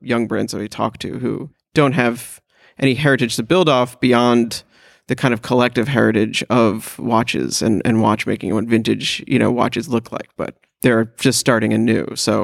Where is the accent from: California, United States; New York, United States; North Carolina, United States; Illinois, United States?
New York, United States; At least as a New Yorker, I think of the subways. That's my train.